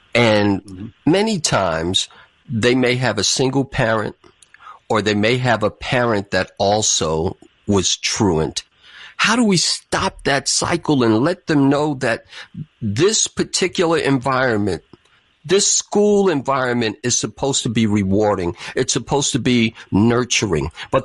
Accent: New York City, New York, United States; now in Chicago, United States; growing up in the Bronx and in the poverty-stricken South Bronx

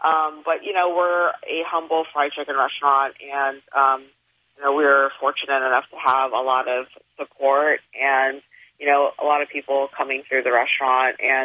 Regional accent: Dearborn, Michigan, United States; I'm actually from Dearborn, Michigan.

